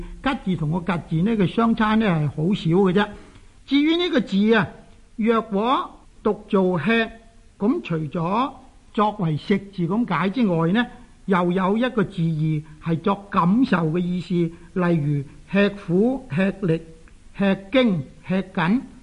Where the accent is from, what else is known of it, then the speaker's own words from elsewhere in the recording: Guangdong, China; 我哋广东人呢就叫做漏口。